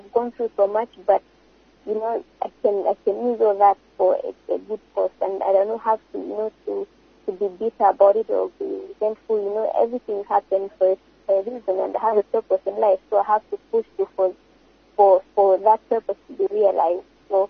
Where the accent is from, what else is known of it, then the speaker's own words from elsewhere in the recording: Rwanda; born there; moved away; also born or lived in Burundi / Congo / Angola; I was born in Rwanda, as you know, and after the war in 1994, after losing my father, so we had to flee from the country, and we went to Burundi, then Congo